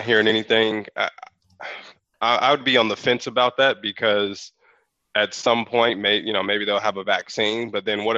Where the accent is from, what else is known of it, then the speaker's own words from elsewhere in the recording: Chicago, Illinois, United States; now in California, United States; I just told my wife when I came from Chicago and visited Moreno Valley years ago when I was a kid